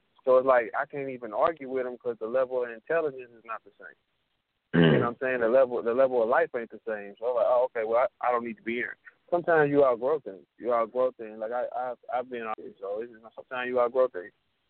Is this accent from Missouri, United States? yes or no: yes; St. Louis, Missouri, United States; and I'm from St. Louis. I ain't even supposed to play that game.